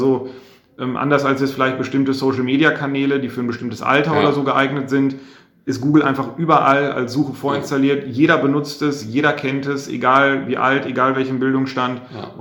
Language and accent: German; North Rhine-Westphalia, Germany; wir kommen von hier weg. Und also wir kommen beide aus der Region und wir schätzen auch einfach diese Mentalität.